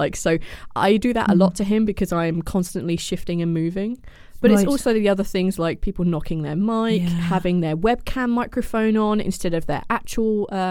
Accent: United Kingdom; And I'm British, so there's no way you can mistake me for any of them.

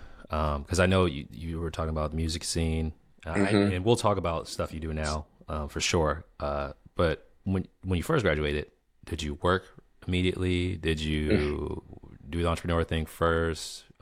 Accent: Boston, Massachusetts, United States; now in Washington, United States; For those who don't know, I grew up in Boston. I live in DC now.

